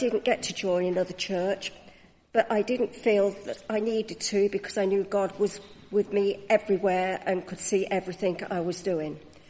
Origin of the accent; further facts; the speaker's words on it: Arnold, East Midlands, United Kingdom; born there; I was born in Arnold, Nottingham, the fifth child out of six. The four elder siblings were all christened, but myself and my younger sister were never christened. My mother came from quite a religious family.